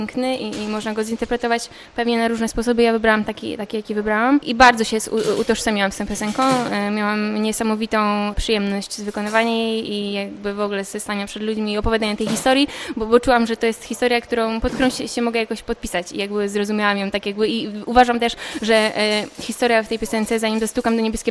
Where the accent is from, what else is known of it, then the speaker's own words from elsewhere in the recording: Potęgowo, Pomeranian Voivodeship, Poland; Pochodzę z północy, z takiej małej miejscowości Potęgowo w województwie pomorskim.